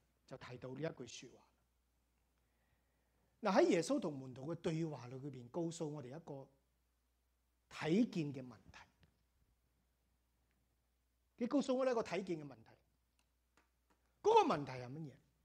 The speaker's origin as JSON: {"language": "Chinese", "country": "Malaysia", "said": "我最多跟你说的东西都在地上，我是马来西亚来的。"}